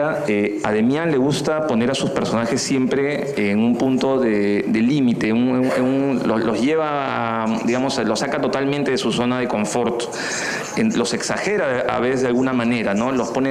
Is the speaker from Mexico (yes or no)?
no; Peru